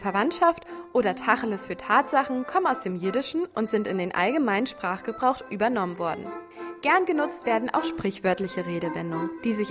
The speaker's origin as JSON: {"language": "German", "region": "Berlin", "country": "Germany", "tie": "born or raised there", "said": "dem Dialekt meiner Heimatstadt Berlin, die bekannt ist für ihr loses, freches Mundwerk."}